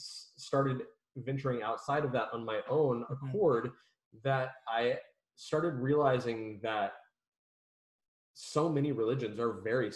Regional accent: San Antonio, Texas, United States; Which is my home. I mean, San Antonio is my hometown.

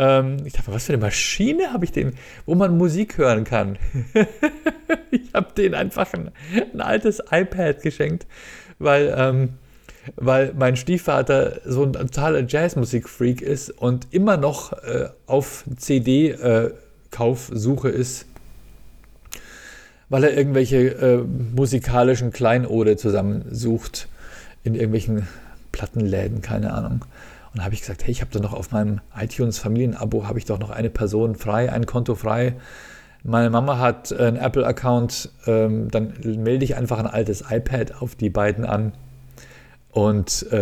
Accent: Bavaria, Germany; Und ich als Bayer, als Idiot, ich war völlig verunsichert

